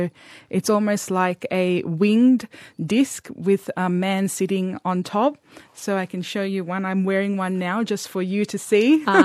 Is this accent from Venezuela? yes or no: no; Australia; being a young Zoroastrian growing up in Australia, you know, you hope to marry someone of the same religion.